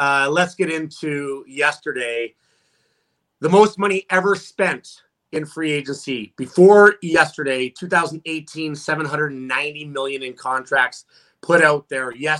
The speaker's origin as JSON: {"language": "English", "country": "Canada", "said": "I'm a Canadian kid. I don't have many regrets. The one regret I have is not have signed at least for 1 year to play in a Canadian market. But I'm Canadian."}